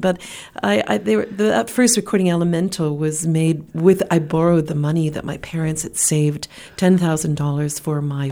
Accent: Morden, Manitoba, Canada; My hometown in Morden also has reached out.

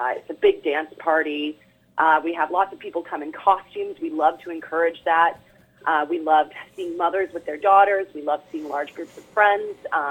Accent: Stratford, Ontario, Canada; I'm from Stratford myself

